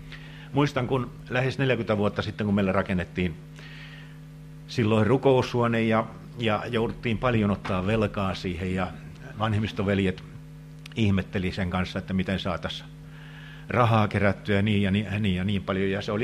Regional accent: Mammala, Pirkanmaa, Finland; Hän asui veljensä kanssa sellaisessa pienessä punaisessa mökissä siellä Mammalassa, Tyrväänkylässä, kotikylässäni.

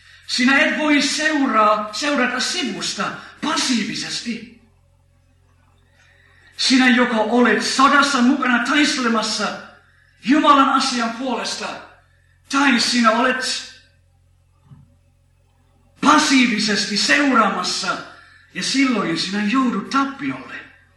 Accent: England, United Kingdom; now in Finland; Olen Englannista kotoisin

